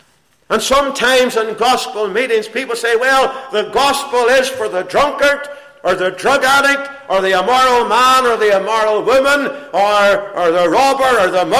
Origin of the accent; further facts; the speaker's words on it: Belfast, Northern Ireland, United Kingdom; when I was a young fellow growing up in Belfast